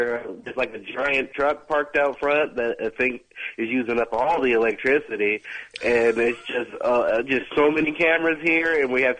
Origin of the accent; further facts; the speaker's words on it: Chicago, Illinois, United States; I grew up in Chicago, and he'd take me to the Rosemont Horizon